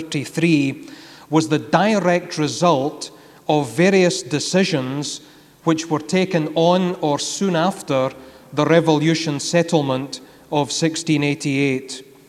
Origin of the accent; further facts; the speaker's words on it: Glasgow, Scotland, United Kingdom; It's always, as a Glaswegian, a thought to come to Edinburgh. However, coming as I do from the city of culture and city of architecture and design